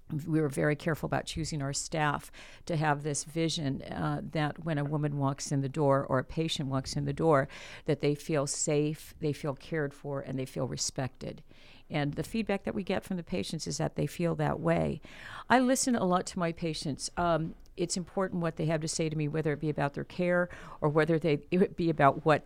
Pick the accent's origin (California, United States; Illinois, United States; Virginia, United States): California, United States; Oxnard; also born or lived in Boston; I came back to Oxnard, my hometown, 10 years ago and opened the practice Celebrating Women.